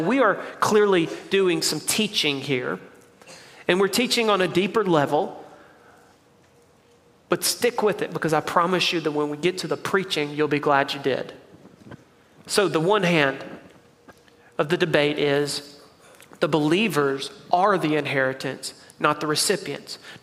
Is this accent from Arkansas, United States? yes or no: no; Mississippi, United States; I'm from Mississippi, so we got to make sure I'm reading it right.